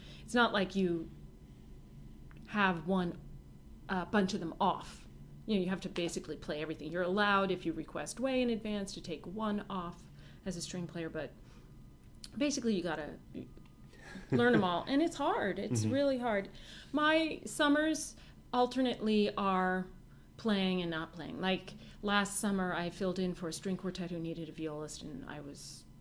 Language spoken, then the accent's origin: English; Pennsylvania, United States; I grew up in southern Pennsylvania, really in the country